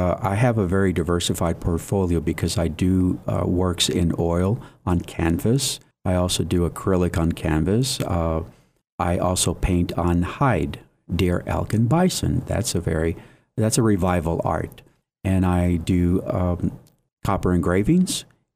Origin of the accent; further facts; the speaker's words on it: Deming, New Mexico, United States; I was born and raised in Deming. I went to New Mexico State and got my degree in fine arts and painting